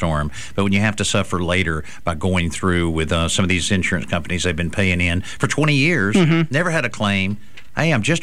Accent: Marianna, Florida, United States; I talk to a lot of my friends down around my hometown of Mariana, Florida

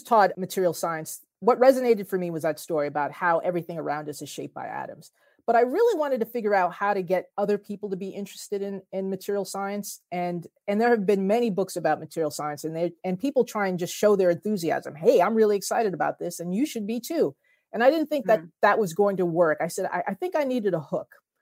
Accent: New Jersey, United States; I liken it to my home state of New Jersey, because both New Jersey and material science have been overshadowed by their neighbors.

